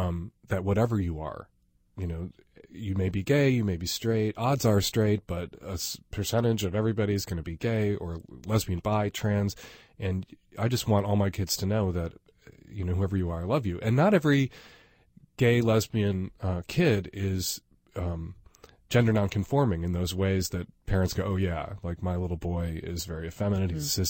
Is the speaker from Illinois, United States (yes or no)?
yes; Chicago, Illinois, United States; moved away; You know, I grew up in Chicago, but I still kind of had to leave to feel free enough to be myself.